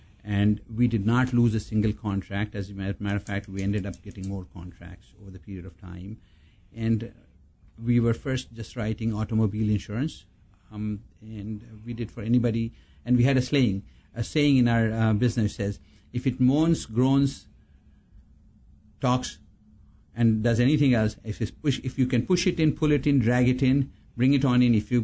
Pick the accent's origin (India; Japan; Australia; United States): India; But we come from India where work ethics are just second to none.